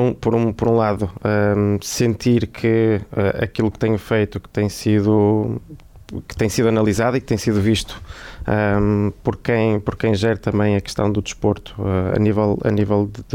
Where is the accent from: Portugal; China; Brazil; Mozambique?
Portugal; Braga, Norte; Sou nascido, criado em Braga